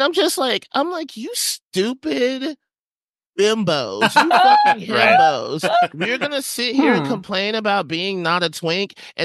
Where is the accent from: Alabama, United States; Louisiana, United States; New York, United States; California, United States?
Alabama, United States; Huntsville; I grew up in Huntsville, Alabama.